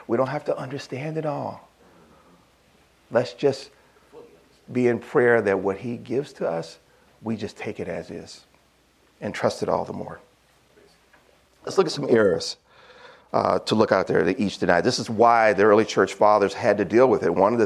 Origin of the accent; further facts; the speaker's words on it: Saginaw, Michigan, United States; I'm from Saginaw, Michigan. There's plenty of churches in Saginaw, Michigan.